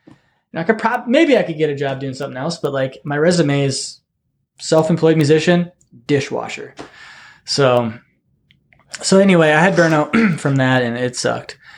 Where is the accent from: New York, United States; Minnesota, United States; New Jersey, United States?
Minnesota, United States; Duluth; Well, he's from Duluth, you know, I don't know if you knew that. He's from my hometown.